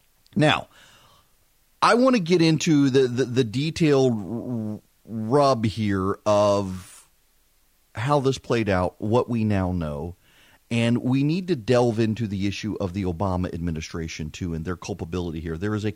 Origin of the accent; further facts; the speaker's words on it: United States; I'm an American. I'll say whatever the heck I want to say when I pronounce the country's name. I lived over there and you didn't.